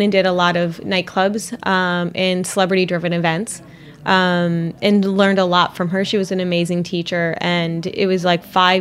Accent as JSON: {"language": "English", "town": "Pinconning", "region": "Michigan", "country": "United States", "tie": "born or raised there", "said": "but I grew up in a small town in Michigan, Pinconning, Michigan"}